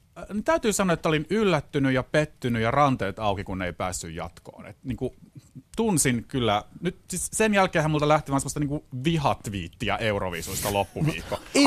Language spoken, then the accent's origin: Finnish; Helsinki, Uusimaa, Finland; mä oon suomalainen ja helsinkiläinen.